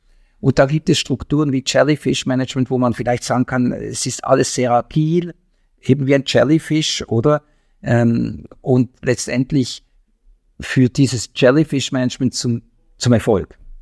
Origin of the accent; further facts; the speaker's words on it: Switzerland; für mich als Schweizer